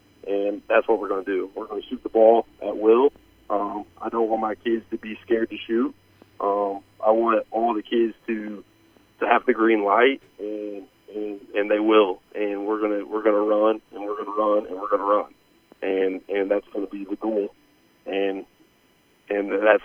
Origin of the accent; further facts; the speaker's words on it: Fordland, Missouri, United States; I'm from Springfield, but I'm actually from Fordland, Missouri, which is kind of a 30 minutes outside Springfield, and Fordland's kind of a small community.